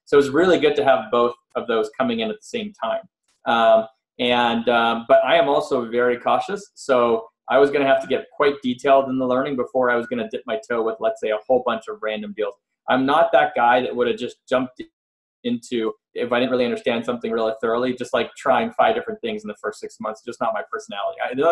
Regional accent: Montreal, Quebec, Canada; And so I'm from Montreal and I grew up there, and I've known these people since I was like 5 years old, 6 years old, roughly.

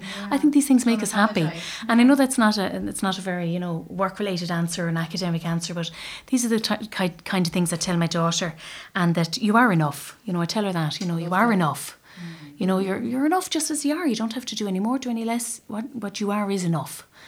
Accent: Munster, Ireland; accent: Tipperary; and I'm from Tipperary. And lecturing here, I've often kind of hidden my accent.

